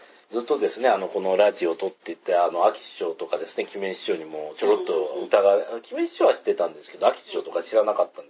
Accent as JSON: {"language": "Japanese", "town": "Kakogawa", "region": "Hyogo", "country": "Japan", "said": "兵庫県加古川出身だけど、あの、母方が九州で、父方が沖縄だから、うちね、なんか、ね、自分のことをうちっていう以外は関西弁あんまり喋れなくて"}